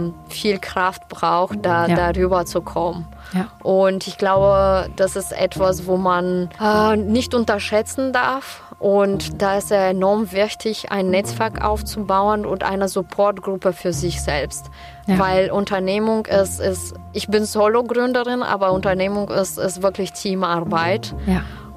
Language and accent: German; Bulgaria; now in Germany; Ich komme selber aus Bulgarien und ich weiß, wie schwierig das ist, am Anfang halt in Deutschland dieses System einfach zu verstehen.